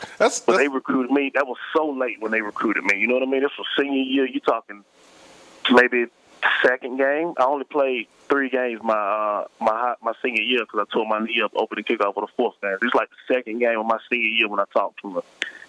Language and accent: English; Opelika, Alabama, United States; I'm from Opelika, Alabama. Opelika, Alabama, I am 6 miles from Auburn University football stadium.